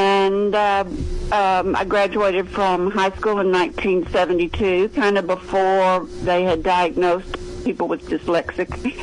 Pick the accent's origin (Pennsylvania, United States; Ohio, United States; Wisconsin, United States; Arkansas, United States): Arkansas, United States; Little Rock; But I was in Dallas, Texas, and I am from Little Rock, Arkansas.